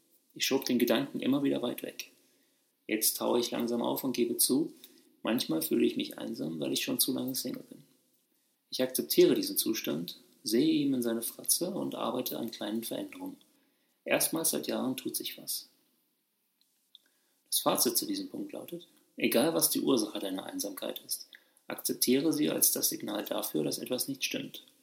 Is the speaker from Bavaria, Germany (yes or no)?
no; Leipzig, Saxony, Germany; bin deshalb nach jahrelangem Reisen wieder in meine Heimat Leipzig zurückgekehrt.